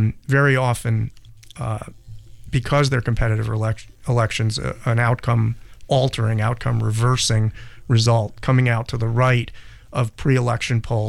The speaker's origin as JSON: {"language": "English", "region": "Massachusetts", "country": "United States", "said": "We had a big one in Massachusetts, my home state, in 2010"}